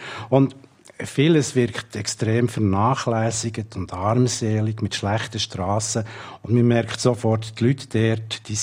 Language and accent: German; Switzerland; now in Belgrade, Serbia; ich komme aus der Schweiz, lebe in Belgrad, verstehe Serbisch, Albanisch kann ich aber sehr schlecht